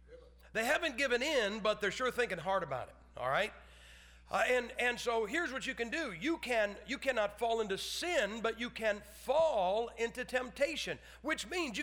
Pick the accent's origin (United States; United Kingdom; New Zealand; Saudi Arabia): United States; Ohio; I'm from Ohio.